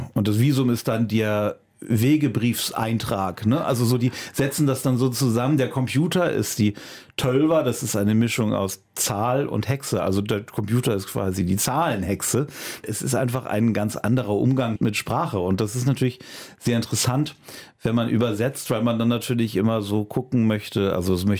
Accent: Hamburg, Germany; wo ich damit aufgewachsen bin im Konfirmandenunterricht in Hamburg

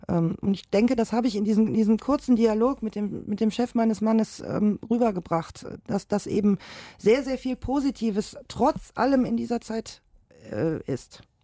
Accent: Krefeld, North Rhine-Westphalia, Germany; Direkt am Hülserbruch. Das ist ein Wald in meiner Heimat.

